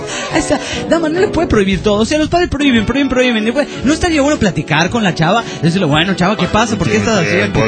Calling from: Calchaquí, Santa Fe, Argentina; desde Calchaquí, República Argentina.

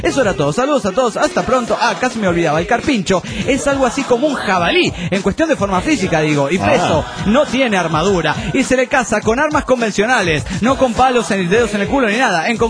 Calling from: San Ignacio, Misiones, Paraguay; Hola, soy … de San Ignacio en Paraguay.

